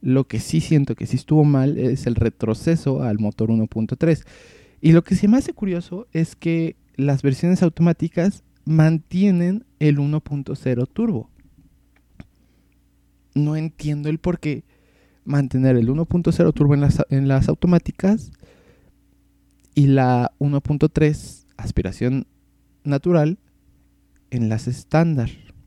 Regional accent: Mexico City, Mexico; No les había dicho, yo soy de la Ciudad de México

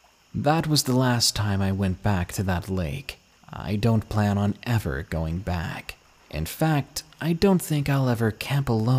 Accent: Massachusetts, United States; It was February, in my home state of Massachusetts. We're no strangers to snow.

